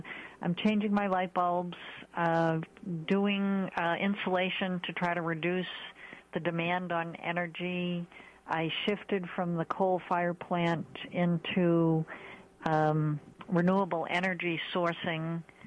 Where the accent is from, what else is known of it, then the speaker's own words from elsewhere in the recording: New England, United States; And as I'm from New England, and we're very big on being careful and not wasting.